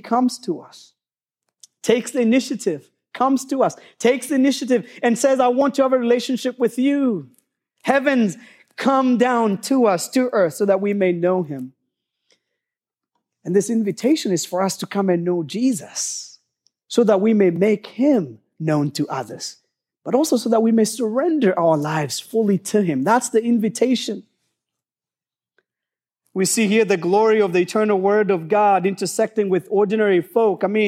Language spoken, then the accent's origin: English; Kenya; I had an opportunity to go back to my home country, Kenya